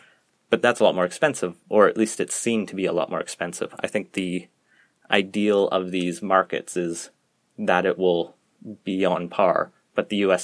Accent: Alberta, Canada; Like, I grew up in Alberta and we didn't really care, but it was a big issue to BC

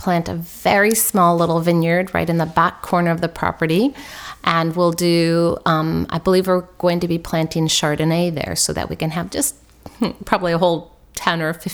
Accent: Santa Rosa, California, United States; also born or lived in Berkeley / Marin County; I grew up an hour from here. I was born in Berkeley, raised in Santa Rosa, and then out in the western part of Marin County.

